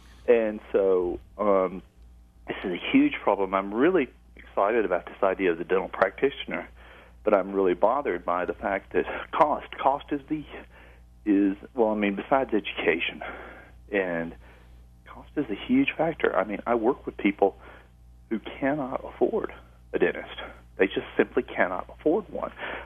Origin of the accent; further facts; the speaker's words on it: the South, United States; I grew up in the South, and I've always had cruddy teeth.